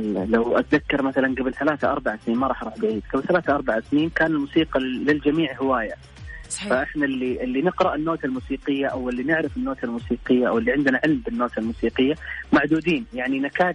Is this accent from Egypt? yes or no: no; Saudi Arabia; يعني كنت أنا أمشي بكل فخر بين كل شخص وشخص أقول له أنا سعودي.